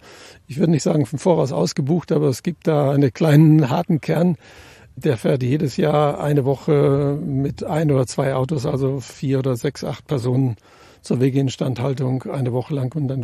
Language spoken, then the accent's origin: German; North Rhine-Westphalia, Germany; Ich komme dann aus der Nähe vom Ruhrgebiet.